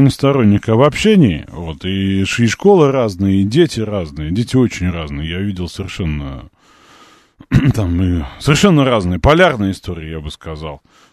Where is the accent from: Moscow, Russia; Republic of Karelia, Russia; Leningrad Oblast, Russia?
Moscow, Russia; Может, потому что я москвич?